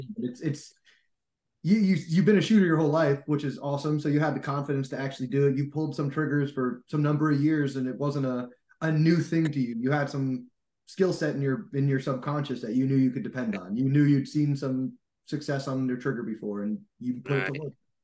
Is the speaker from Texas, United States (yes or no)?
no; New Jersey, United States; now in Pennsylvania, United States; I'm from New Jersey, moved to Pennsylvania